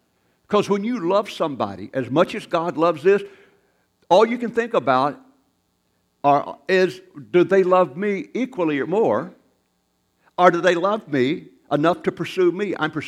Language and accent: English; the South, United States; When I grew up in the South, and they said … I just didn't mean nothing.